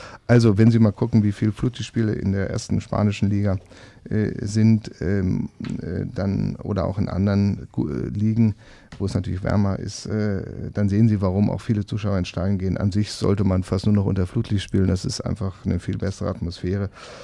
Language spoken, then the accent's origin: German; Braunschweig, Lower Saxony, Germany; meine Heimatstadt ist ein bisschen anders, denkt man nicht über Braunschweig